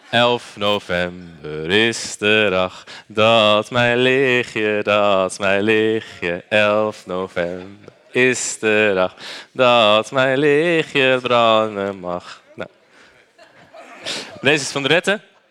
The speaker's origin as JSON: {"language": "Dutch", "region": "Groningen", "country": "Netherlands", "said": "Maar ik kom uit Groningen en daar is het echt een traditie."}